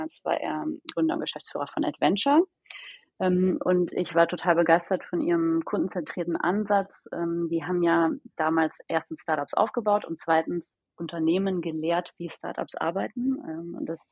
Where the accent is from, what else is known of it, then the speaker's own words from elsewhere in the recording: Mülheim an der Ruhr, North Rhine-Westphalia, Germany; now in Berlin, Germany; Also ich lebe heute in Berlin, aber ich bin geboren in Mülheim an der Ruhr und habe studiert an der Ruhr-Universität Bochum, bin also ein Kind des Ruhrgebiets